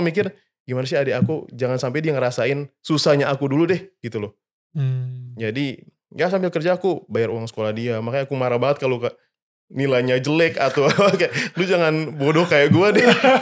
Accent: Kotamobagu, North Sulawesi, Indonesia; Daerah aku di Kota Mabau, jadi harus kayak 3-4 jam ke Manado.

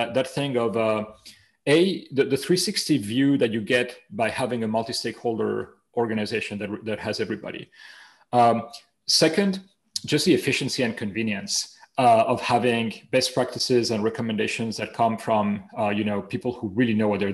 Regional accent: Spain; I have two last names because I'm from Spain.

